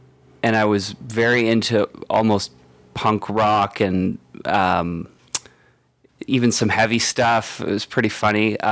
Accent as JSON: {"language": "English", "town": "Hamilton", "region": "Ontario", "country": "Canada", "said": "I'm from Hamilton, which is just outside of Toronto"}